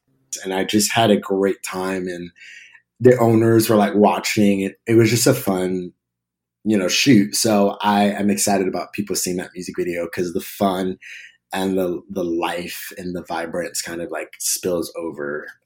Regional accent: New Jersey, United States; now in New York, United States; And probably because I'm from New Jersey, you know, grew up going to New York and stuff, and I live in New York, I would love to play like Madison Square Garden.

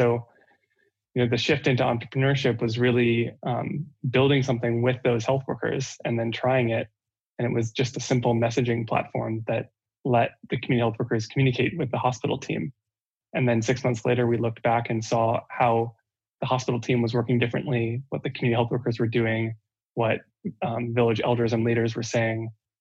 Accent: United States; So it's very unfamiliar to me as an American

